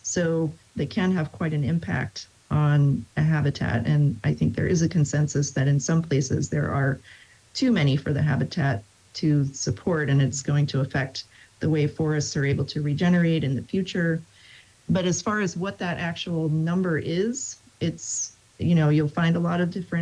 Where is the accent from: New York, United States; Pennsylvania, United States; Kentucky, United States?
Pennsylvania, United States; now in Virginia, United States; I had always heard that growing up in Pennsylvania.